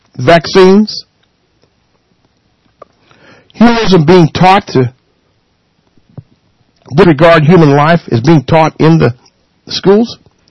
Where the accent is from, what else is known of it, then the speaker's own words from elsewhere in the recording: United States; I'm pro-American. I'm American.